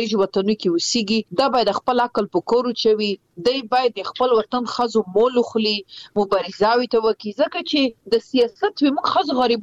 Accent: Afghanistan; خپل رواج می ستم په افتخار یم چې زه د افغانستان یم زه دی وطن یم

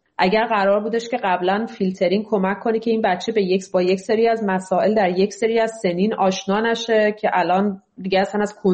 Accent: Iran; moved away as an adult; من تمام زندگیم رو تو ایران زندگی کردم، 4.5 سال که از ایران اومدم بیرون و الانم آدم 37-38 ساله هستم.

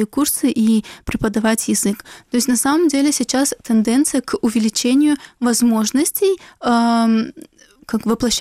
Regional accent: Crimea, Ukraine; мы крымские татары

